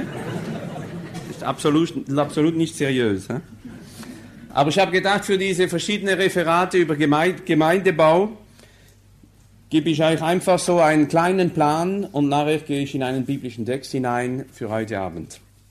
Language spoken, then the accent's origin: German; Colmar, Grand Est, France; German is a second language; Ich bin Elsässer, also bin im Elsass geboren, in Colmar, im Oberelsass. Aber ich bin geboren am 46 und habe also nur Französisch gehabt in der Schule.